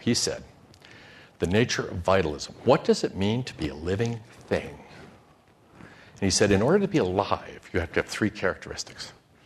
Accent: Japan; I grew up in Japan as a baby, and my parents showed me Hiroshima and Nagasaki.

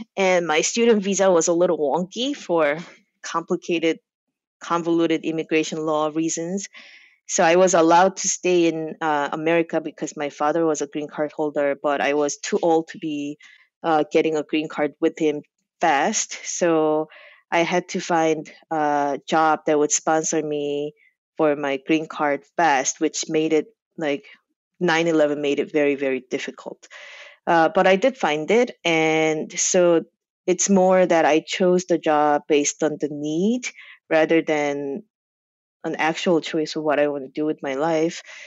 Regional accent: New York, United States; And even though I was not from New York City, I was from the suburbs of New York City.

